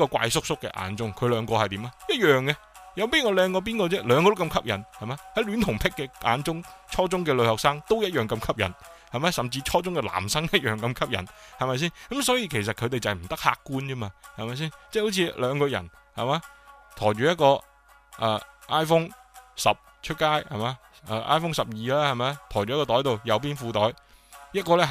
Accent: China; 我中国人我劣根性就系中意系嘛批判自己

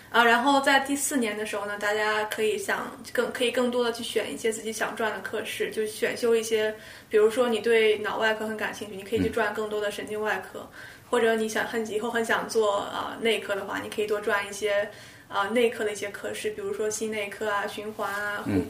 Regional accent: Shandong, China; now in United States; 我来自中国的山东，然后现在在美国读医学院。

